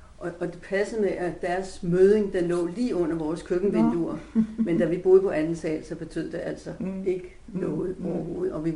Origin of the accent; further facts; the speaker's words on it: Viksø, Capital Region of Denmark, Denmark; also born or lived in Copenhagen; jeg er født i København, ja, men kom fra Viksø, da Toftebo blev bygget.